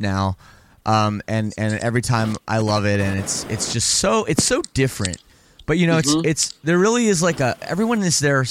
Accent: Toronto, Ontario, Canada; I'm from Toronto.

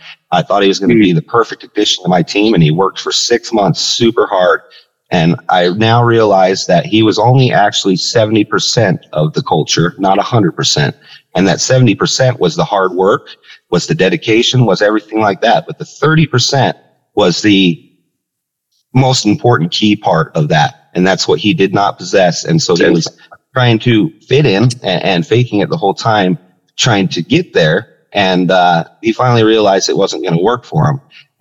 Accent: North Salt Lake, Utah, United States; I'm from North Salt Lake City, Utah.

